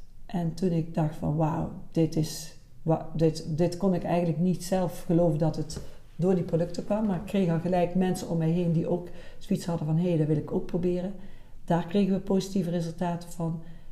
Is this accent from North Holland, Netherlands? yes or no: no; Bakel, North Brabant, Netherlands; En ik kom oorspronkelijk uit Bakel.